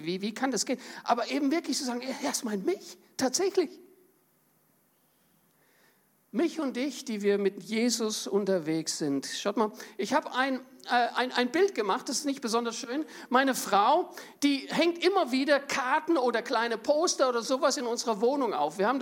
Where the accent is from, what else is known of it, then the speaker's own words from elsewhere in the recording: Germany; Wir sind als Deutsche, um mal nochmal da anzusetzen, wir sind bekannt dafür, dass wir ein sehr ausgeprägtes analytisches Denken haben.